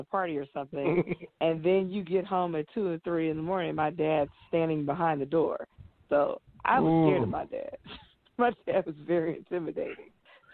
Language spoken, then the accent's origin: English; Los Angeles, California, United States; Yes, I grew up in California, and my mom is from Yazoo City, Mississippi, and my dad's from Texas. So I have country roots, but I'm an LA girl all the way.